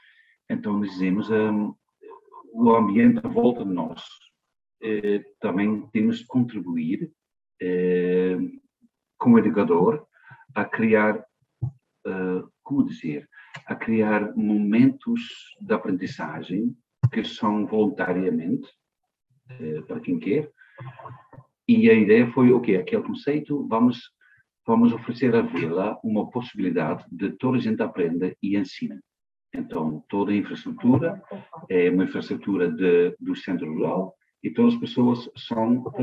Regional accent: Belgium; Portuguese is a second language; now in Portugal; Eu nasci na Bélgica e cresci lá também. Já estou cá há mais que 20 anos, mas, entretanto, a minha juventude foi lá.

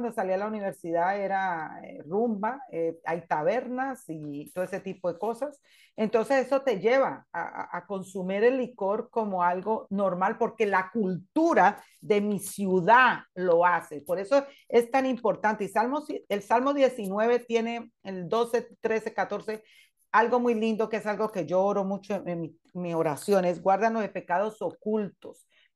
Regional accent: Cali, Valle del Cauca, Colombia; Como saben, yo soy de Cali, Colombia.

